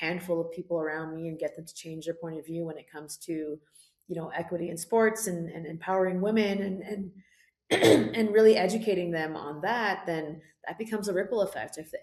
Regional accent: Canada; we as Canadians, we as Canadian women need to take in order to achieve gender equity

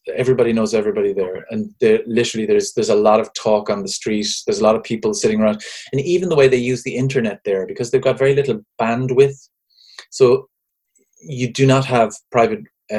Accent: Ireland; I remember from my youth growing up being incredibly proud of being Irish and really mortified by it at the same time.

